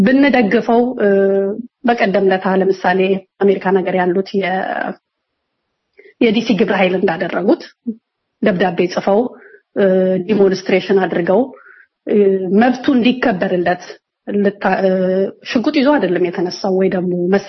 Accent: Addis Ababa, Ethiopia; እኔ አዲስ አበባ ልጅ ነኝ፣ አዲስ አበባ ተወልጄ ነው ያደግኩት። የትኛውም ሌላ ክልል ሄጄ መኖር አልችልም።

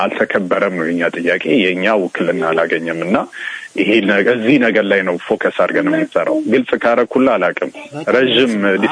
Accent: Addis Ababa, Ethiopia; እኔ ደግሞ አዲስ አበባ የተወለድኩት የማስበው ይለያያል።

